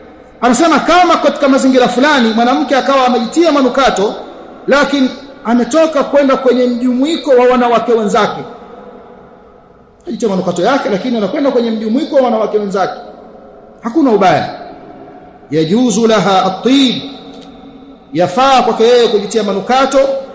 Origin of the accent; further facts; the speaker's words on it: Dar es Salaam, Tanzania; Haya yanatokea kule kwetu Dar es Salaam.